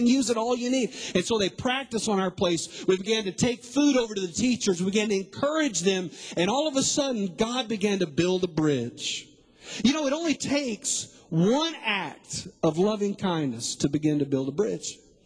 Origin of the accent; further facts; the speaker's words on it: Texas, United States; You know, I grew up in West Texas, and I do know this, that most of the farmers, when they go to plant a harvest, they just don't throw the seed out on the ground.